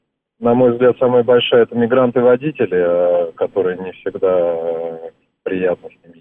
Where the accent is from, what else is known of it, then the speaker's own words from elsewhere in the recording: Moscow, Russia; я как москвич говорю